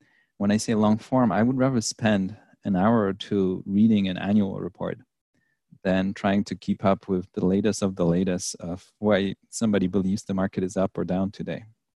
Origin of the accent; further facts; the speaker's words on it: Poland; English is a second language; moved away as an adult; also born or lived in Paris; now in New York, United States; I grew up in Poland in the 80s. I moved to New York when I was in my 20s. I lived in Paris for a while.